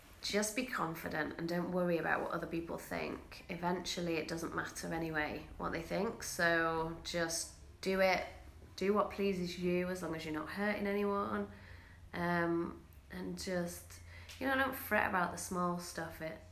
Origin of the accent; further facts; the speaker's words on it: England, United Kingdom; moved away as an adult; now in United States; Okay, so I don't know if you can tell by my accent, but I am from England, and I was born in England and spent most of my life there, and then moved to the States 3 years ago. And just coming up a year ago, I moved to Brea